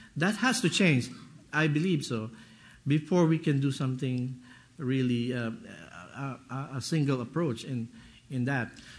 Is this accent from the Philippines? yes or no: yes; Luzon, Philippines; I am originally from Luzon, and I'm not from the Visayas.